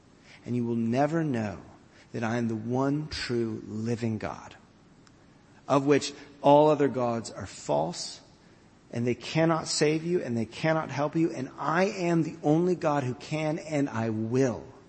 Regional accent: Atlanta, Georgia, United States; It reminds me of growing up in Atlanta, we had the Chattahoochee River.

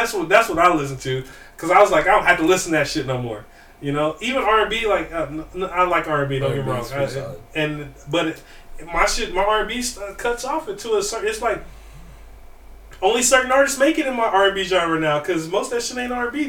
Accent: Detroit, Michigan, United States; I'm from Motown, and so that shit is like, that to me, like, it's all, like, that shit is all secondhand.

